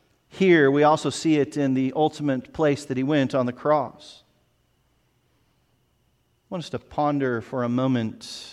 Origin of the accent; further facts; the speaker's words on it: United States; And as an American from outside of the particular, you know, city they were living in, seen as wealthy and seen as well-educated